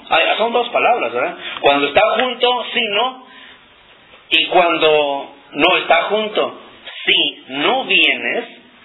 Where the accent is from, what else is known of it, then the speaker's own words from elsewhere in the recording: Mexico; first language Nahuatl; Spanish is a second language; el náhuatl es mi idioma materno.